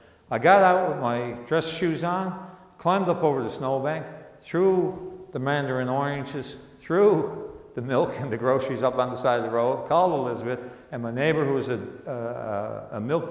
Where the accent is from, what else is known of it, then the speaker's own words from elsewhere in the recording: St. John's, Newfoundland and Labrador, Canada; I said, I am. I'm from St. John's, 6.5 hours away.